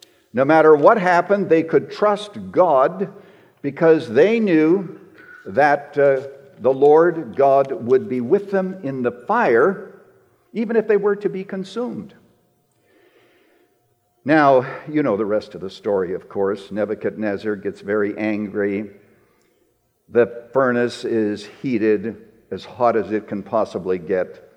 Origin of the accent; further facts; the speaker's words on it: Saskatchewan, Canada; moved away as an adult; now in United States; I was brought up a Canadian. I was born in Saskatchewan, Canada, in a small little town, and where we didn't have any street lights, but there was a stop sign at the railway station. And I was born in that context, but I am now an American citizen.